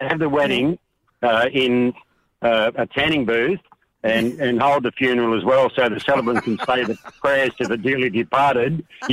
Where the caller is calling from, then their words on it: Nambucca Valley, New South Wales, Australia; Nambucca Valley, Mick.